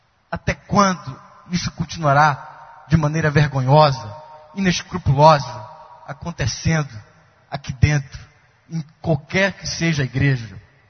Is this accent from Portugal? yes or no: no; Fortaleza, Ceará, Brazil; de uma criação dentro da comunidade evangélica, nasci, sou natural do Ceará, de Fortaleza, e tenho um avô pastores e fui muito tempo frequentador, assíduo, feito até membro da Igreja Assembleia de Deus